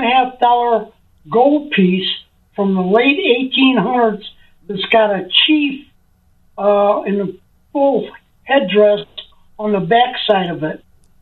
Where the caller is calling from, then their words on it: Melrose Park, Illinois, United States; I'm in Melrose Park.